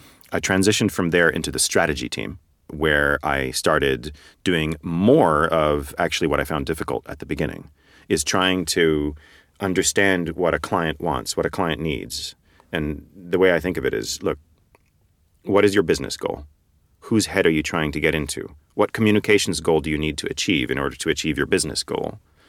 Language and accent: English; Montreal, Quebec, Canada; now in United Kingdom; I'm Canadian. I'm from Montreal.